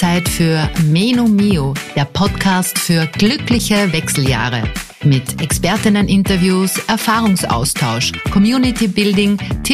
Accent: Austria; bei uns in Österreich

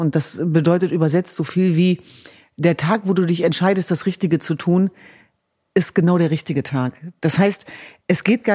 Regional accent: Hanover, Lower Saxony, Germany; In Hannover-Linden, meiner Heimatstadt

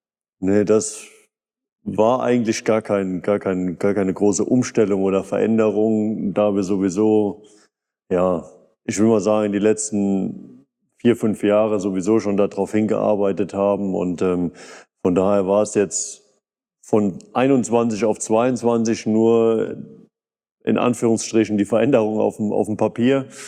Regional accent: Unnau, Rhineland-Palatinate, Germany; born there; now in Hachenburg, Germany; Gebürtig komme ich aus Unnau, Nachbar vom Felix ehemals. Wohne jetzt mittlerweile in Harrenburg mit meiner Frau und unserer Tochter.

